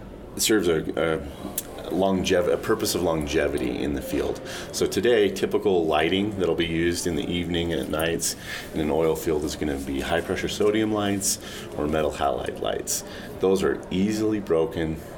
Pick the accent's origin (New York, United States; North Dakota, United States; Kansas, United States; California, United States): North Dakota, United States; I'm a native of North Dakot